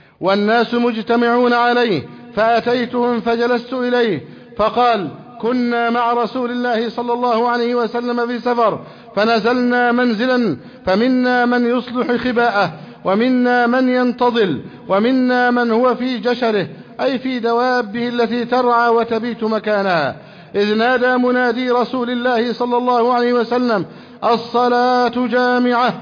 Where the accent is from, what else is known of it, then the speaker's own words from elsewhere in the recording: Egypt; بلدنا مصر